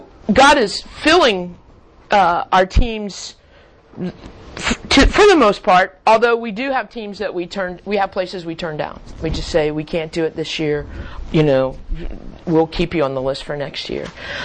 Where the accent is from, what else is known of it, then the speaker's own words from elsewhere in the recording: Miami, Florida, United States; moved away as an adult; I was born and raised in Miami, Florida, for years, and lived there to my mid-30s. And then my ancestry was from a small town in South Georgia. And that's where I live now.